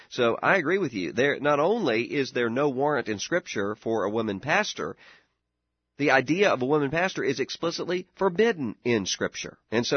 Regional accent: Mississippi, United States; in my home state of Mississippi

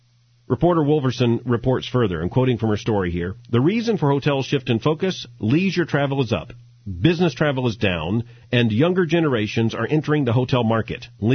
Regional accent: United States; Now, I don't know about you, but growing up in America, I just associate a hotel room with a Gideon's Bible.

